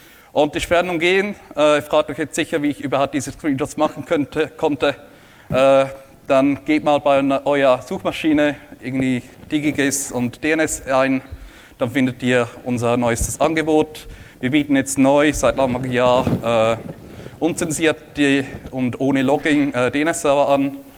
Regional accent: Switzerland; blockierten 20% der Domains mich als Schweizer Benutzer

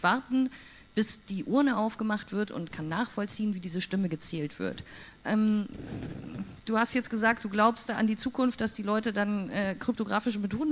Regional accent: Germany; Wie man hört, komme ich aus Deutschland.

